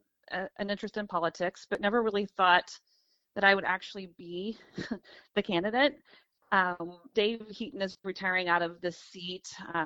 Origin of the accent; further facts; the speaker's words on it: Troy, Missouri, United States; So I was born and raised in Troy, Missouri.